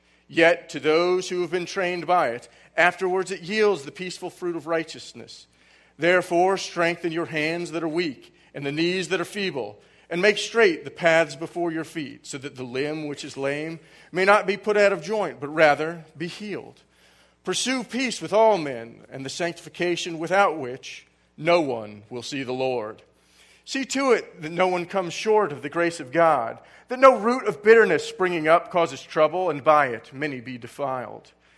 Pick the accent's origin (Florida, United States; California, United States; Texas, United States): Florida, United States; St. Petersburg; Because you see, I grew up here in St. Petersburg, a place where, while the Catholic Church is present, its influence isn't very strong.